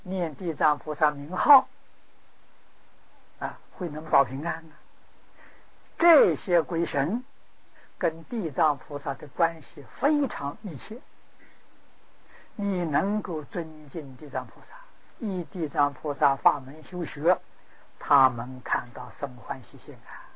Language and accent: Chinese; China; 阿那达王，我们中国人称为哪吒啊